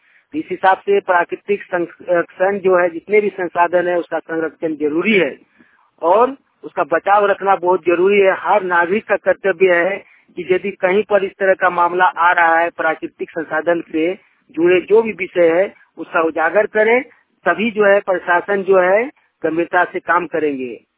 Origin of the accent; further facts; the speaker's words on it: Jharkhand, India; झारखंड से हूँ।